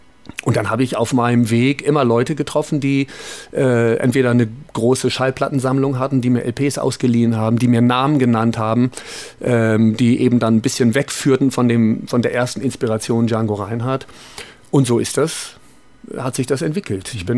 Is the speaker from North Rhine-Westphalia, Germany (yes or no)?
no; Bremerhaven, Bremen, Germany; das war der Verkäufer eines Musikgeschäfts in meiner Heimatstadt Bremerhaven.